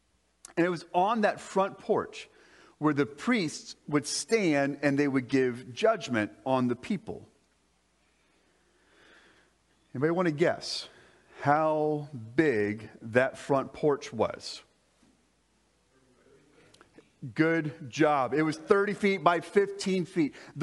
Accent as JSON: {"language": "English", "region": "Florida", "country": "United States", "tie": "born or raised there", "said": "or if you're like me and you had the privilege of growing up in Florida, getting to lay on the beach in the airplane flying"}